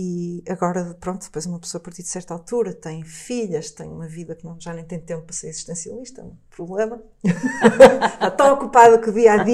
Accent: Porto, Portugal; Eu sou do Porto, e os arredores do Porto realmente acabam por ser um território bastante diferente da cidade do Porto, não é?

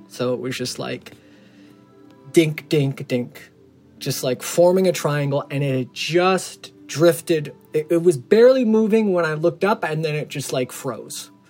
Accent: Chicago, Illinois, United States; I'm from Chicago. I am 37 years old.

